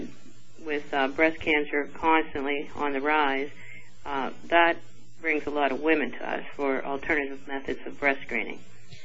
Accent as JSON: {"language": "English", "town": "Pittsburgh", "region": "Pennsylvania", "country": "United States", "tie": "born or raised there", "said": "I'm from Pittsburgh, born and raised."}